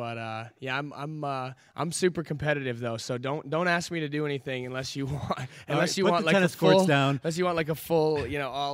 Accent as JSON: {"language": "English", "region": "Montana", "country": "United States", "tie": "born or raised there", "said": "I like to joke that growing up in Montana, you know, small town Montana too, we don't have a lot going on"}